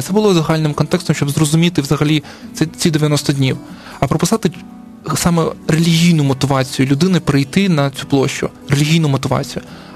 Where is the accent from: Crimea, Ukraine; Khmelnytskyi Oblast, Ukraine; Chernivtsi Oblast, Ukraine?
Crimea, Ukraine; Sevastopol; moved away; Бо я сам з Севастополя, і я не внутрішній переселенець, не ВПО, але я тут уже приблизно 10 років